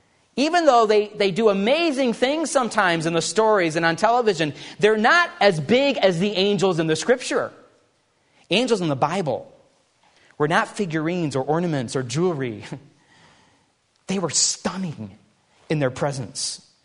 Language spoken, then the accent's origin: English; Midwest, United States; Growing up in the Midwest, I would get out of bed every Christmas morning